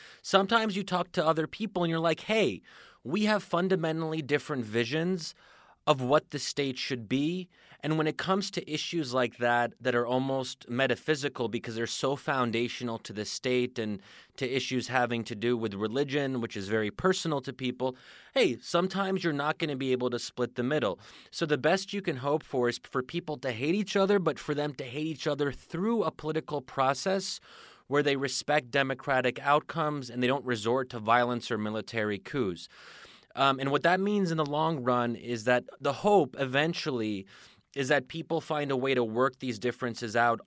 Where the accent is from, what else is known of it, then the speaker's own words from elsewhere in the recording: United States; and then I, as an American, will have to respect that outcome